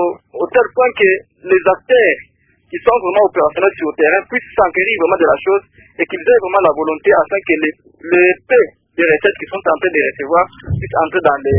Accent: Kananga, Kasaï-Central, DR Congo; Et par exemple, chez nous à Kananga

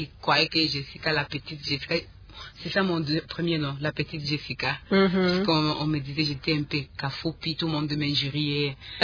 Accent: Bukavu, South Kivu, DR Congo; et puis je viens de Bukavu

